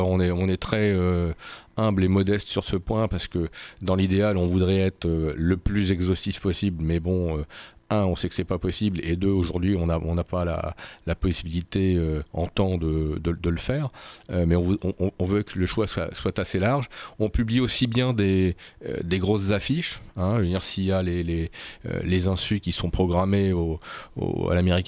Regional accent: Vendôme, Centre-Val de Loire, France; now in Chambray-lès-Tours, France; j'ai 52 ans, je suis chambrésien depuis maintenant plus de 16 ans. Je suis originaire de Vendôme, donc c'est pas très très loin de l'Indre-et-Loire et de Tours.

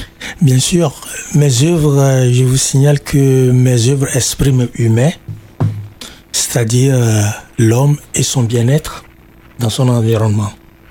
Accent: Zafi, Maritime, Togo; je viens de Zafi, à 50 km nord de Lomé, où je viens d'une famille de chefferie, comme on dit chez nous.

